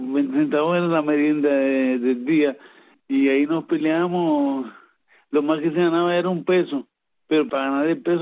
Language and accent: Spanish; Las Mangas, Artemisa, Cuba; also born or lived in Guanajay; yo nací en el hospital de Guanajay, estoy en la provincia de Artemisa y me crié en Las Mangas, un pequeño pueblo ahí en bueno, más conocido es Quebracha.